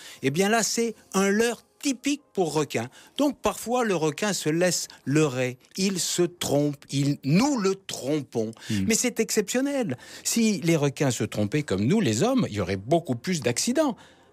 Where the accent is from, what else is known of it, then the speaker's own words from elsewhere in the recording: Malta; chez nous, à Malte.